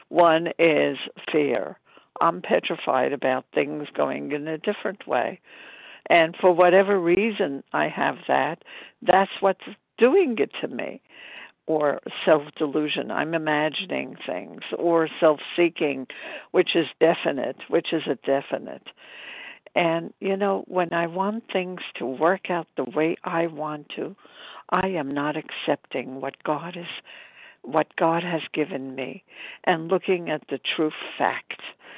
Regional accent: Brooklyn, New York, United States; from Brooklyn, New York, and recovered and grateful.

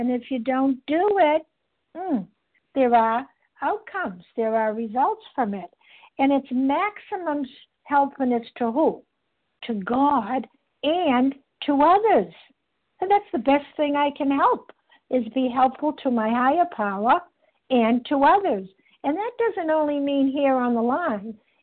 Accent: Boston, Massachusetts, United States; from Boston, and I'm a grateful, recovered, compulsive overeater.

